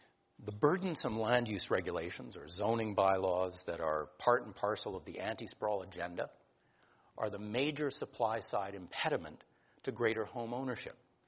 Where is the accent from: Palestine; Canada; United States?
Canada; North Vancouver, British Columbia; I grew up in the North Shore.